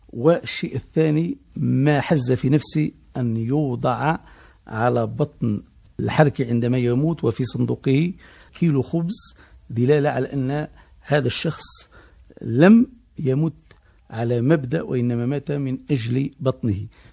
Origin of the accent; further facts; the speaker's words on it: Algeria; أنا من مواليد 20 جوان 1956، في المنطقة التي أشرت إليها قبل قليل كنت أعيش كبقية أبناء الثورة الجزائرية.